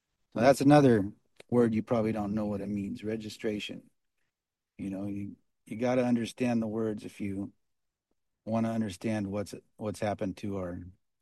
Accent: Kokomo, Indiana, United States; from Kokomo. I'm not anybody.

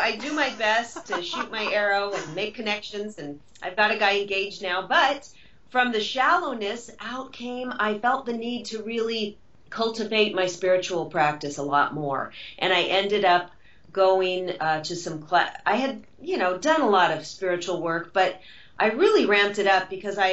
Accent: Seattle, Washington, United States; I came down from Seattle, Washington, and to do my dream and try to be a movie star.

